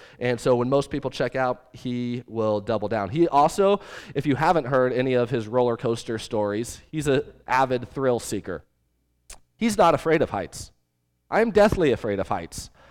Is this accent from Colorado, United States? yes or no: no; Springfield, Missouri, United States; We are from Springfield, Missouri.